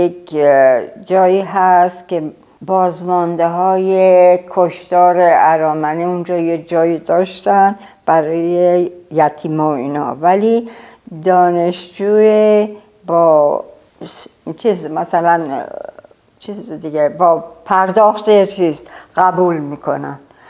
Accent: Tehran, Tehran Province, Iran; من سال 1309 شمسی در تهران به دنیا آمدم که میشه 1930 میلادی و خانوادم اصلشون از ارامنه‌ای بودن که شاه عباس آورده جلفا، بعدن اومدن تهران،

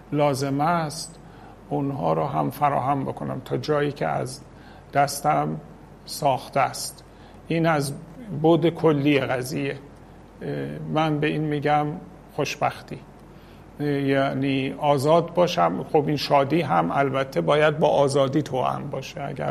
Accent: Iran; از این حیث خب به وطنم خیلی علاقه دارم و یک نوع هویت ایرانی برای خودم قائلم

